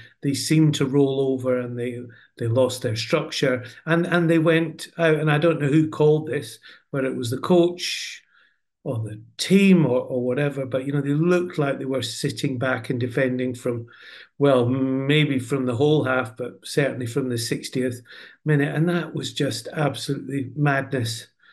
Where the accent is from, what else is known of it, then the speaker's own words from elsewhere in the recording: Scotland, United Kingdom; And I'm Scottish, so, you know, I've lived with the hope with the Scottish national team